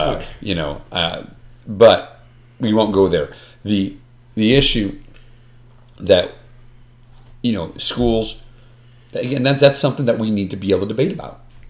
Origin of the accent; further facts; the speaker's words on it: New York, United States; I'm from New York.